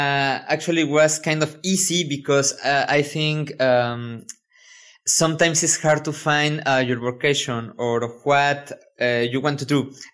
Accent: Mexico; English is a second language; I'm a chemist from the University of Veracruz because I am Mexican.

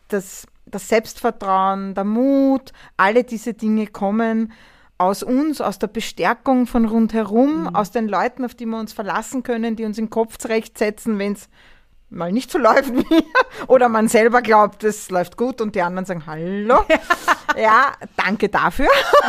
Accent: Austria; bei uns in Österreich

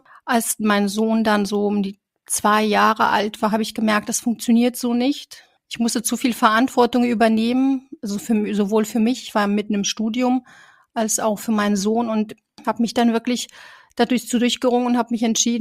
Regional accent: Romania; Naja gut, ich komme aus Rumänien, das ist bei uns normal, dass wir mit 18 schon heiraten.

